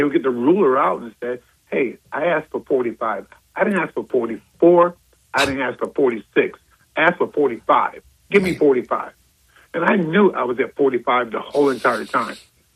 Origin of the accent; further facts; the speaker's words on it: South Carolina, United States; I'm from South Carolina.